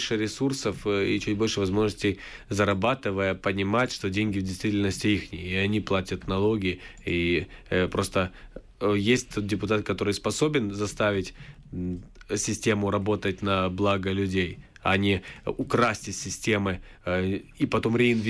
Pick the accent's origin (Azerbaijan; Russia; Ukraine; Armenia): Ukraine; Chernivtsi, Chernivtsi Oblast; и чуть меньше мере, но все-таки в Черновцах, в моем родном городе.